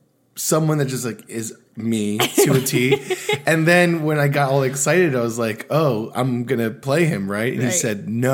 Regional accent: United States; born there; And I am first generation Israeli. I was born in America, but raised by Israelis.

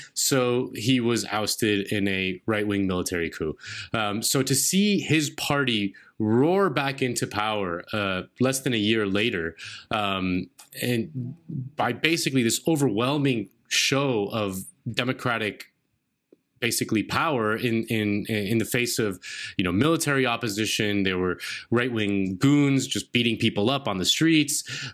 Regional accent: Miami, Florida, United States; because I grew up in Miami

